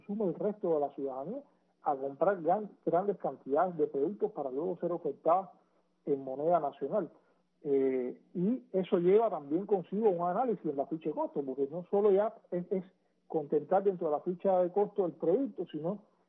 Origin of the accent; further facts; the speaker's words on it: Cuba; consumidores somos todos los cubanos en nuestro país